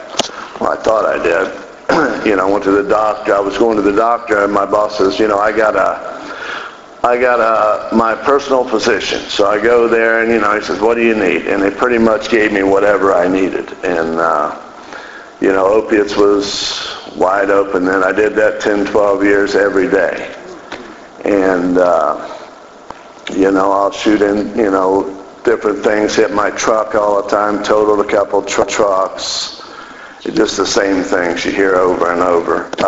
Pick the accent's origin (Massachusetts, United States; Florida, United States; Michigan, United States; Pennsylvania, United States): Florida, United States; Fort Myers Beach; I grew up pretty much on Fort Myers Beach, and as young, I played baseball a lot.